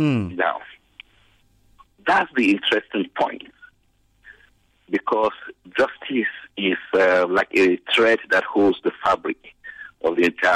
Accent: Nigeria; First, as a Nigerian. Second, as a lawyer.

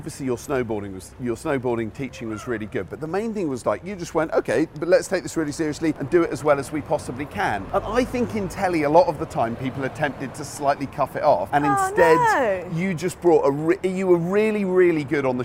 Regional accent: London, United Kingdom; I had a very lovely, comfortable childhood growing up in London with my parents.

